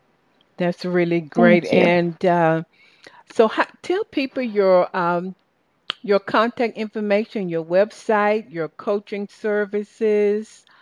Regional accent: the South, United States; accent: Southern; And she even put up with me pronouncing her last name the way I did with my Southern accent.

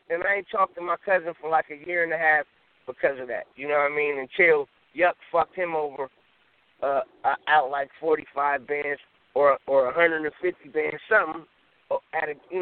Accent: Los Angeles, California, United States; born and raised in South Central L.A., not the Valley, nigga, not motherfucking Santa Monica

